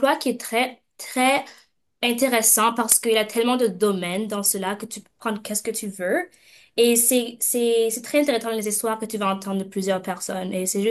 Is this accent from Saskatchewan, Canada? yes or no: yes; Saskatchewan, Canada; born or raised there; also born or lived in Bamako, Mali